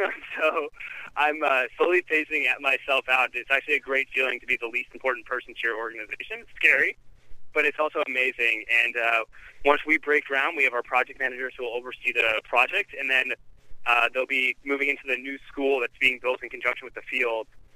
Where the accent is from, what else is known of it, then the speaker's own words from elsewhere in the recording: New York, United States; I grew up in New York during September 11th